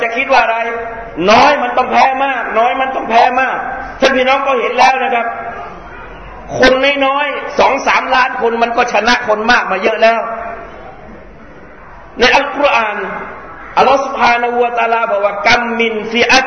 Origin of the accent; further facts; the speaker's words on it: Southern Thailand, Thailand; แล้วพี่น้องมุสลิมเราชาวใต้ขึ้นเครื่องบ